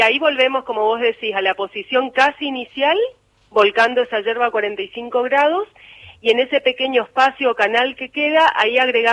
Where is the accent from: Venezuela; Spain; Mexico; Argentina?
Argentina; Misiones; born there; al margen de que nací en Misiones, decimos que nacemos tomando mate